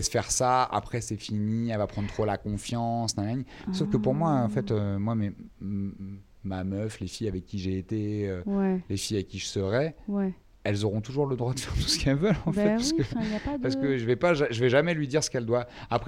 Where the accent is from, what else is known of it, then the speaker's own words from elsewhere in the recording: Île-de-France, France; Franco-serbe, j'avais j'ai un peu la culture serbe de ce que m'a transmis mon père, mais j'ai grandi en France, donc j'ai grandi dans le 93, donc limite j'ai même un côté 93 banlieusard, etc., plus que serbe finalement.